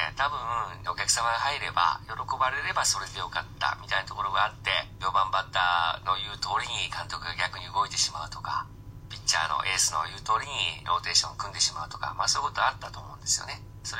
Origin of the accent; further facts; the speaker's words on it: Kyoto, Japan; 僕は京都出身なので